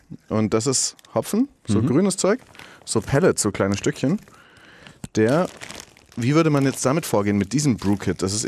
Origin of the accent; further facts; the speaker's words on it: Bavaria, Germany; ich komme aus Bayern